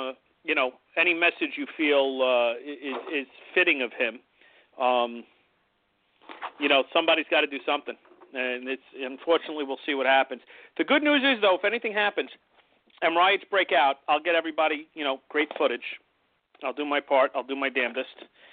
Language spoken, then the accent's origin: English; New York, United States; But this is my hometown, so I know I won't, and I'll lead the charge.